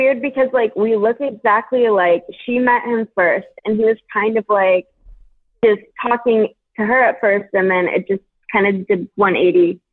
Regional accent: Pennsylvania, United States; now in Bali, Indonesia; I'm 24, and I'm from Pennsylvania, but I'm actually calling from Bali right now.

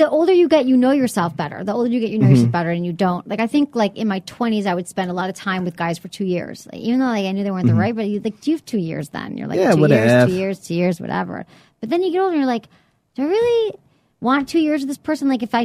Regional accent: Michigan, United States; now in San Francisco, United States; they didn't breed me because I'm from Michigan, as you know. But I've lived here for so long that I've become sort of adopted to San Francisco.

